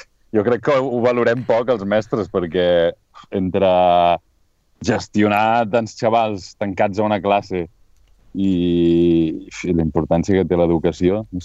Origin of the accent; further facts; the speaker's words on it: Sabadell, Catalonia, Spain; also born or lived in Barcelona; jo vaig néixer a Barcelona, però a l'hospital, a la clínica d'Elfos, però vivíem a Sabadell, no sé per què vaig néixer allà. I vivíem al carrer Fèlix Amat, allà al costat del Joan Otalisanda. I després al carrer Montserrat, que és on ha sigut casa meva de sempre.